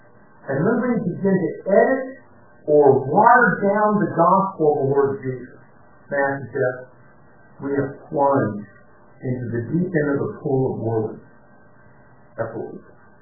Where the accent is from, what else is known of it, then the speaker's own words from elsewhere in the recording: North Carolina, United States; I grew up in North Carolina, and when I grew up in North Carolina, television was in its infancy.